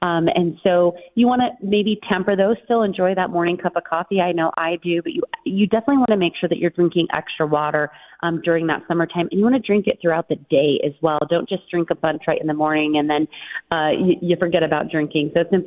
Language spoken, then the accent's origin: English; Tucson, Arizona, United States; I'm from Tucson